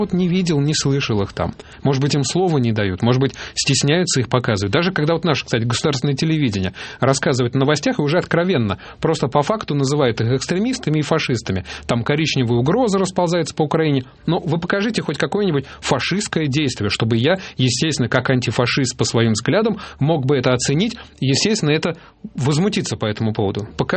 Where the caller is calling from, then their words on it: Limassol, Limassol District, Cyprus; из Лимассола. Остров Кипр, там тепло, наверное, солнце.